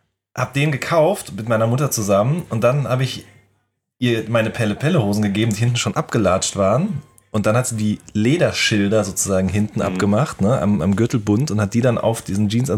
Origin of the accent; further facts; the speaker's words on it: North Rhine-Westphalia, Germany; ich komme ja aus dem Pott